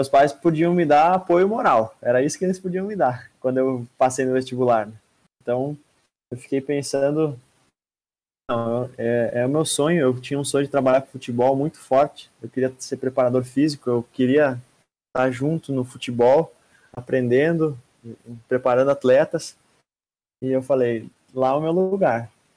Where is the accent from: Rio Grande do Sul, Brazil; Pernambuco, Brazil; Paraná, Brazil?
Rio Grande do Sul, Brazil; Erechim; mas eu sou de Erechim, né, que é uma cidadezinha de 100 mil habitantes agora no interior